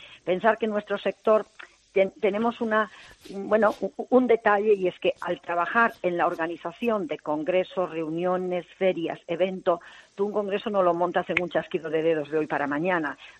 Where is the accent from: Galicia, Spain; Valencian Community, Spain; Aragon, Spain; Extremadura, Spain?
Galicia, Spain; como buena gallega